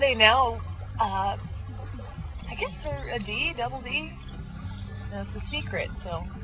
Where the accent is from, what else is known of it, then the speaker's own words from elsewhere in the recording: La Mirada, California, United States; I am from La Mirada, California.